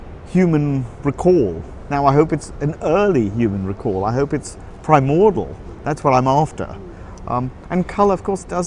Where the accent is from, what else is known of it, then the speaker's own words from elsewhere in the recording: India; now in United Kingdom; And I grew up in India, and in some ways I'm a foreigner there.